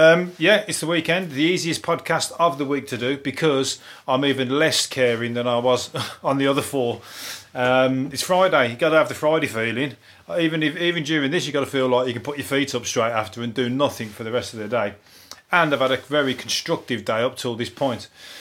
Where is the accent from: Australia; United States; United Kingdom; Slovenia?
United Kingdom; Midlands; West Bromwich, believe me, I'm from the Midlands.